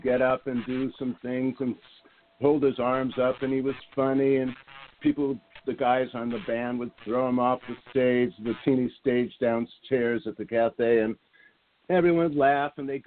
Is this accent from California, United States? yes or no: yes; North Hollywood, California, United States; I grew up in North Hollywood.